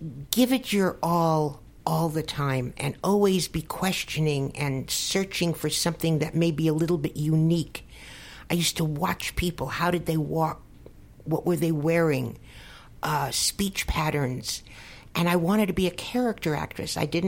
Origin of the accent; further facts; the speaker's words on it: Bronx, New York, United States; And you know, I'm from the Bronx. You know, if I have a battle, I'm ready for it